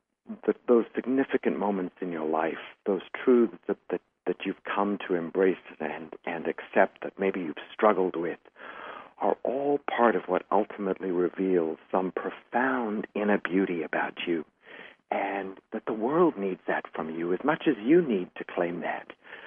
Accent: South Africa; I've certainly learned about all of this in a very personal way in growing up in South Africa

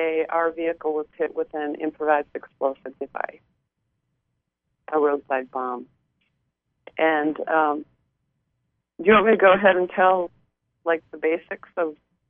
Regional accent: Minnesota, United States; Okay, I grew up in Minnesota, in the suburbs of Minneapolis

